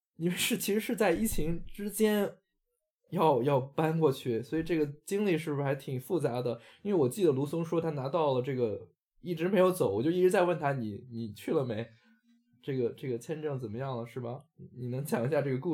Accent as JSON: {"language": "Chinese", "country": "China", "said": "作为一个中国人，他们也知道浪费这个时间吧"}